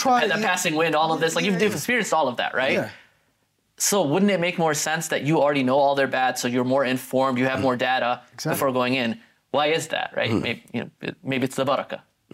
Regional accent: Pakistan; I'm from Pakistan.

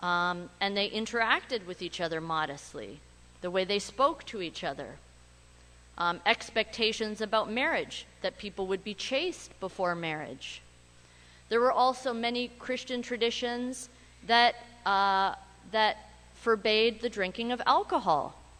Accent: Canada; Ever since I was a child and I was born and raised in Canada, on both lines of my grandmother, we were here for 200 years, since the early part of the 19th century.

